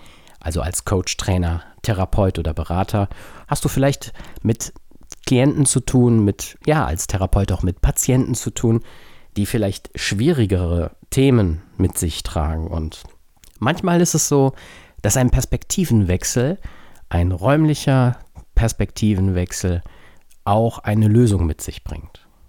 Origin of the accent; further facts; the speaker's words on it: Bad Honnef, North Rhine-Westphalia, Germany; dass ich bereits schon in frühen Jahren öfter mal zum Nachdenken und um Ruhe zu finden bei uns in Bad Honnef tatsächlich auf die Insel gegangen bin.